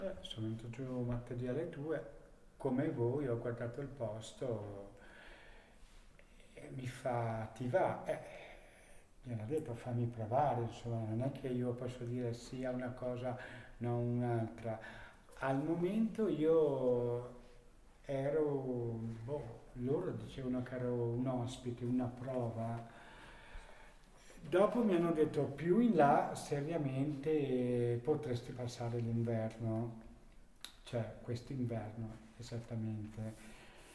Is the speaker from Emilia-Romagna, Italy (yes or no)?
no; Praso, Trentino-Alto Adige, Italy; di Praso.